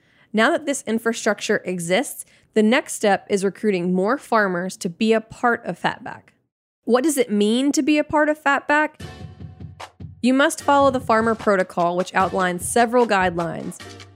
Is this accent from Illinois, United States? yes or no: no; Alabama, United States; Coming up next, I'll introduce you to an organization that's putting farmers back to work in my home state of Alabama.